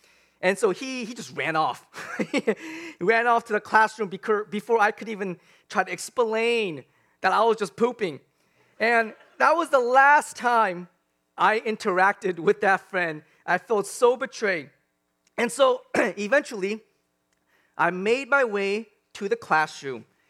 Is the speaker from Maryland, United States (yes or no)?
no; Washington, United States; English is a second language; also born or lived in South Korea; And so I was born in South Korea, and I came to Washington State just in time to enroll into first grade.